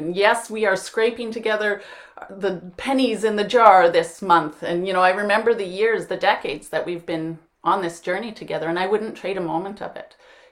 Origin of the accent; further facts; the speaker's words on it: Saskatchewan, Canada; I come to Vancouver from Saskatchewan to stay with my aunt and uncle or my uncle in Vancouver.